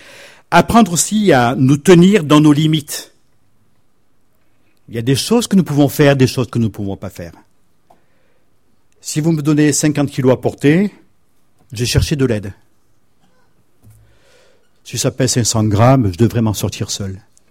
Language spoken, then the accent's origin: French; Southern France, France; now in Poitiers, France; À Poitiers, on est tous des immigrés. Moi, je suis méridional.